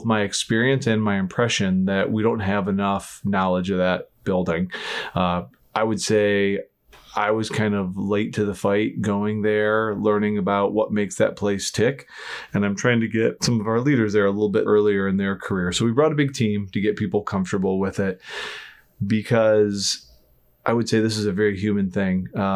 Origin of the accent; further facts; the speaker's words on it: South Carolina, United States; they know that we're nice people from South Carolina